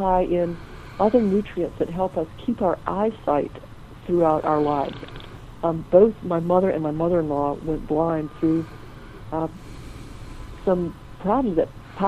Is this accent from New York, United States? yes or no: no; Michigan, United States; I grew up in Michigan, where we ate a lot of cabbage, but we didn't eat collards or kale.